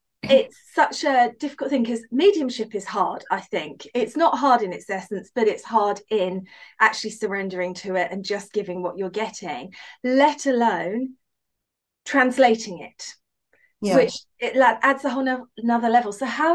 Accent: United Kingdom; I will say that as a British medium, there are still quite a few, a large percentage, who don't believe and think we're all frauds, unfortunately.

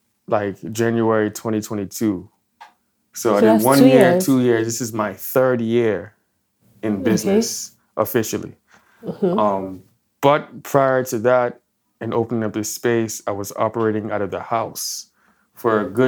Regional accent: Nigeria; now in United States; So it's amongst Black Americans, you don't know I'm Nigerian.

